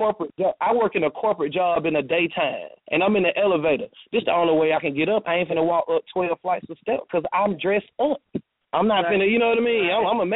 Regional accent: Macon, Georgia, United States; and I'm from Macon. I got folks in Sparta, which is smaller than Macon.

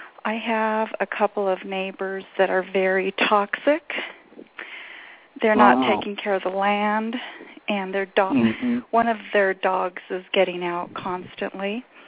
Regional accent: New Mexico, United States; I'm from New Mexico.

